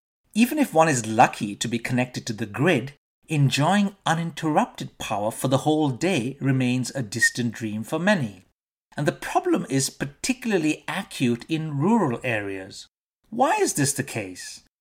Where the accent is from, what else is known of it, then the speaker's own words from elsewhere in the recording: India; Growing up in India in the 1970s and the 1980s